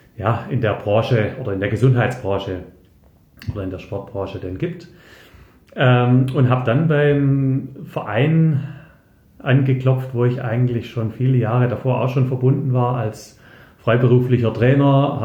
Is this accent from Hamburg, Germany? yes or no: no; Herrenberg, Baden-Württemberg, Germany; ich habe eigentlich mein ganzes Leben in Herrenberg, beziehungsweise im schönsten Teilort Herrenbergs, nämlich in Abstedt, verbracht. Mit kleinen Unterbrechungen. Ich war zwischendrin mal während der Schulzeit 2 Jahre in Amerika und beruflich dann auch mal 3,5 Jahre im schönen Allgäu